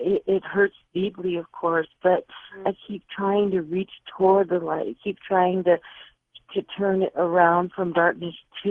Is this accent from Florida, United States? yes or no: no; Chicago, Illinois, United States; I grew up in Chicago with they were immigrants from Ireland and Italy, my grandparents.